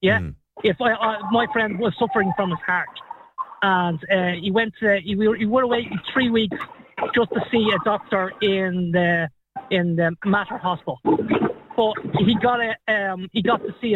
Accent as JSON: {"language": "English", "town": "Dublin", "region": "Leinster", "country": "Ireland", "said": "No, well, I'm originally from Dublin, from Cabra in Dublin."}